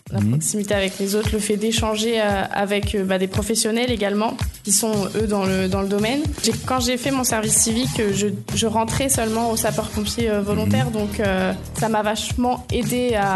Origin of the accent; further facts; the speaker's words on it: Villevallier, Bourgogne-Franche-Comté, France; also born or lived in Auxerre; j'ai 21 ans et je suis originaire de Villevallier.